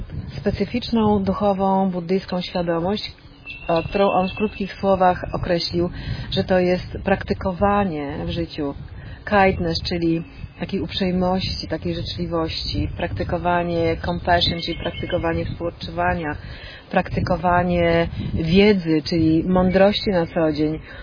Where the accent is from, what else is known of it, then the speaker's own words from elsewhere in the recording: Poland; English is a second language; Many people like us. We're from Poland. We're from the Christian background.